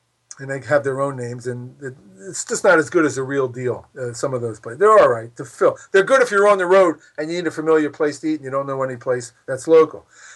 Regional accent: Philadelphia, Pennsylvania, United States; For example, growing up in Philadelphia, we had this long roll

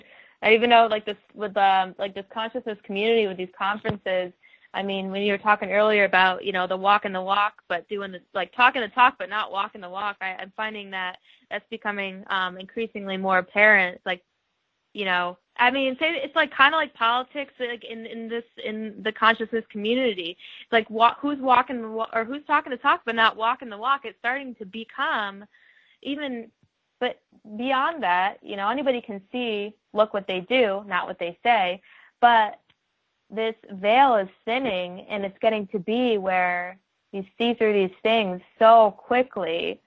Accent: New York, United States; I'm from the Adirondack, like, the capital region of New York, but also spending a lot of time in the southern tip of the Adirondacks in New York.

